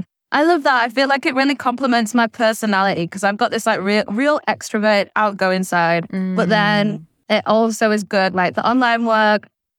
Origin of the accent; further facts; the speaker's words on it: Manchester, North West England, United Kingdom; now in Sayulita, Mexico; And I've been here now since January, and I come from England. I'm from Manchester. I'm a Manchester lass, born and bred.